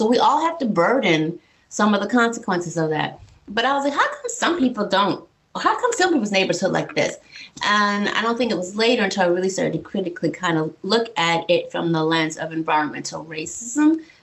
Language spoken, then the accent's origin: English; Buffalo, New York, United States; I started to put up a mirror and look at my own backyard of growing up in Buffalo